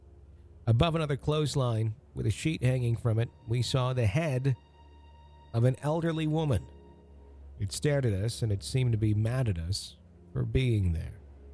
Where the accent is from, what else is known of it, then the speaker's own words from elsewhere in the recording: Romeo, Michigan, United States; in my hometown of Romeo, Michigan, where I live today.